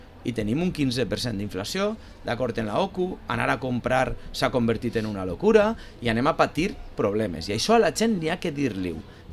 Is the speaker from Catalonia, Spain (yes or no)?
no; Valencian Community, Spain; nosaltres som valencians i tenim la nostra idiosincràsia